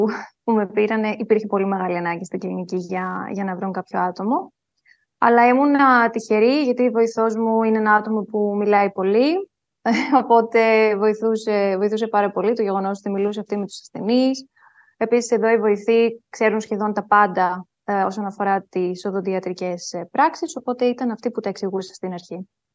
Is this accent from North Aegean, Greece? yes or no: no; Thessaloniki, Central Macedonia, Greece; Ναι, γεννήθηκα και μεγάλωσα στην Θεσσαλονίκη. Στη Θεσσαλονίκη σπούδασα, στο Αριστοτέλειο Πανεπιστήμιο.